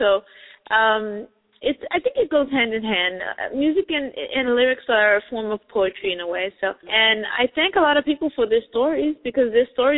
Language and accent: English; New York, United States; born there; I was born in New York, Lower East Side, Manhattan. I am of Dominican descent, so my parents are Dominican.